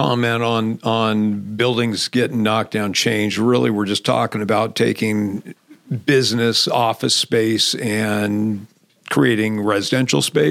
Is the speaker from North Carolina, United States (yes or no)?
no; Santa Cruz, California, United States; growing up in Santa Cruz and you know, living in SoCal for a while, then moving back up here in 90.